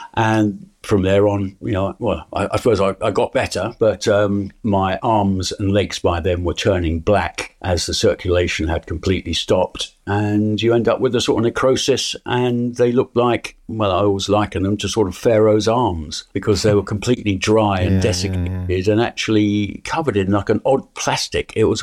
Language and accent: English; Medway Towns, South East England, United Kingdom; But yes, I was born and raised in and around the Medway Towns, as were my parents. They came from the Medway Towns as well. So yeah, a few generations here.